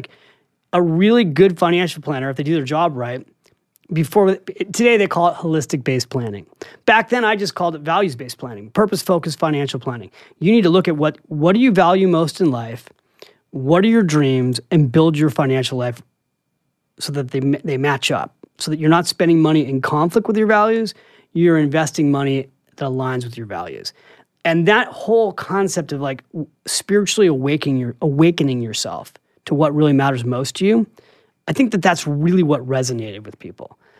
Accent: San Francisco, California, United States; now in New York City, United States; this was a dream to move to New York City. I'm from San Francisco. And I came here to write

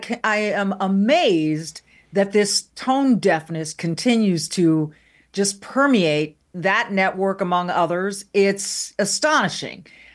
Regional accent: California, United States; moved away; It's my home state. I'll never move back, but I do have relatives there. My family is still there.

